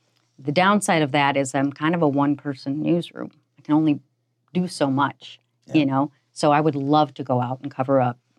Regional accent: Shawano, Wisconsin, United States; growing up in Shawano, too, you kind of know in this area

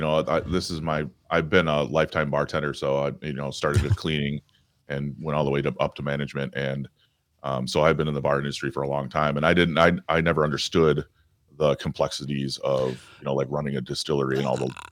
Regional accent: Madison, Wisconsin, United States; I'm actually from the Madison area.

